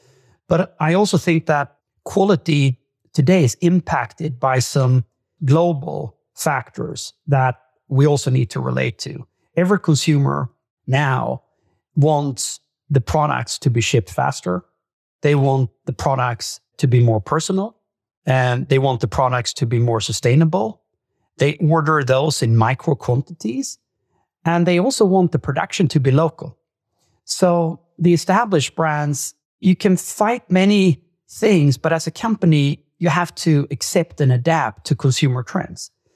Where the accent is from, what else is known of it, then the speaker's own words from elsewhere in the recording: Sweden; now in Norway; I'm originally from Sweden, although I live in Norway now.